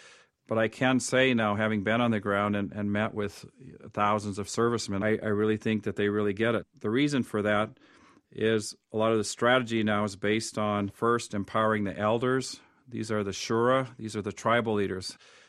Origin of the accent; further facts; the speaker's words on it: Tanzania; Well, I grew up in Africa, Tanzania, for 15 years